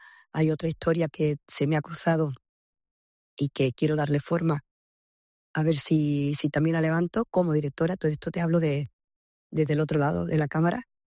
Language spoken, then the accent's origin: Spanish; Seville, Andalusia, Spain; moved away as an adult; Me fui de Sevilla con 20 años y digamos que el sur no vengo tanto como me gustaría.